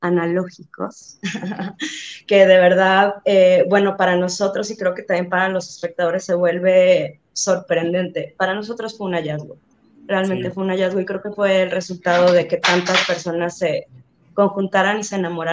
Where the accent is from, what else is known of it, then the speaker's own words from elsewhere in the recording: Baja California Sur, Mexico; Yo soy de Baja California